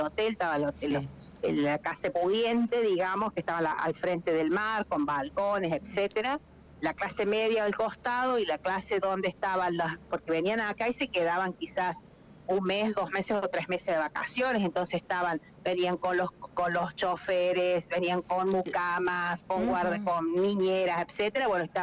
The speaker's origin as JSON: {"language": "Spanish", "town": "Bariloche", "region": "Río Negro", "country": "Argentina", "said": "Yo vengo de Bariloche. Yo vengo de Bariloche y Bariloche es igual."}